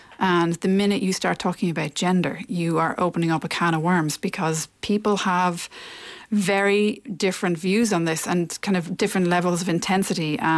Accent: Ireland; now in New York, United States; I think that this play is a result of me being in New York for 10 years and also being an Irish person.

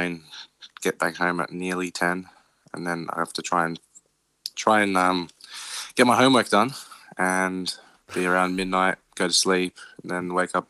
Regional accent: Ireland; And being Irish, it's my dad's dream was always to come to Wimbledon.

